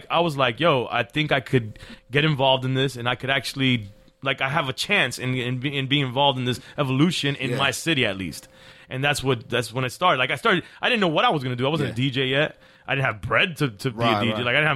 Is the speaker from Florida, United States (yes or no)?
yes; Miami, Florida, United States; I was raised in Miami.